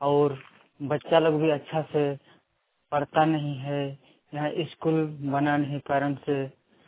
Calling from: Jharkhand, India; गांव का नाम रालीगढ़ है, पोस्ट पैंक थाना नवाड़ी, जिला बोकारो से बोल रहा हूँ।

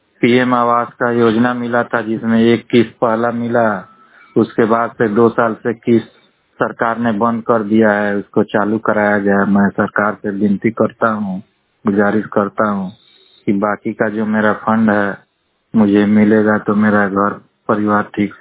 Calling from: West Champaran, Bihar, India; Waste Champaran से बात कर रहा हूँ, बोल रहा हूँ।

